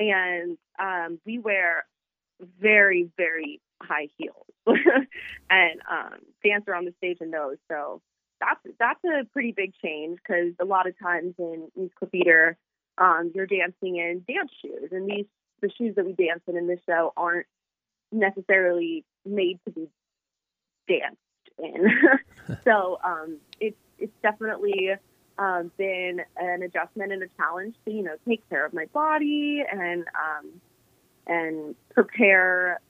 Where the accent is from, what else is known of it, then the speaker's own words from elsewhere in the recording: Kansas City, Kansas, United States; Yeah, I grew up in the Kansas City area. I went to Shawnee Mission Northwest High School.